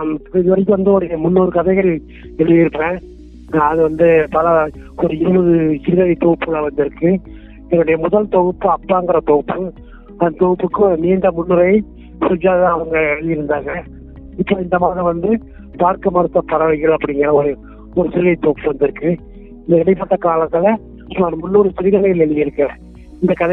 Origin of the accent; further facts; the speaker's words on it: Tamil Nadu, India; now in Tiruppur, India; எனக்கு 69 வயது ஆகிறது. நான் வந்து திருப்பூர் மாவட்டம் திருப்பூர்ல இருக்கேன். நான் வந்து கோவை மாவட்டத்தில் இருந்த ஒரு சிறந்தாளி அப்படிங்கிற ஒரு சின்ன கிராமத்துல பிறந்து வளர்ந்தேன்.